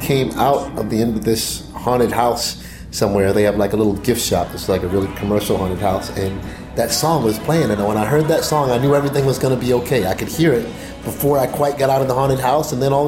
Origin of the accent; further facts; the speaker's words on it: Baltimore, Maryland, United States; I was a black boy growing up in Edmondson Village in Baltimore, Maryland, which is, you know, not exactly it's a little bit rougher area. It can be a little bit rougher area at times. So I grew up there